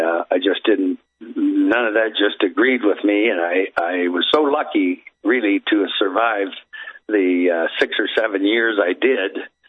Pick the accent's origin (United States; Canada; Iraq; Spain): Canada; and I'm from Canada, so in the wintertime, I would leave the bedroom window right over the head of my bed, cracked open